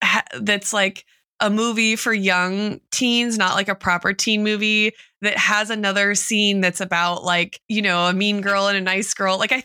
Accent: California, United States; And we grew up in the Central Valley, which is like where there are farms, you know

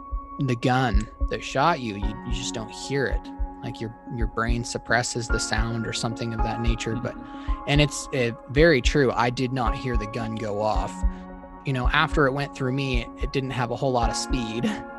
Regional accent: Rathdrum, Idaho, United States; I was born just outside of Rathdrum, Idaho, near just above Twin Lakes, which is halfway between Rathdrum and Spirit Lake. I was born and raised same place, same house.

